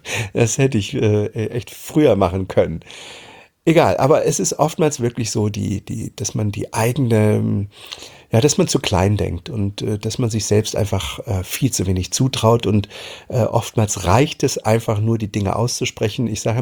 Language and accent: German; Germany; Ich bin damals in der DDR groß geworden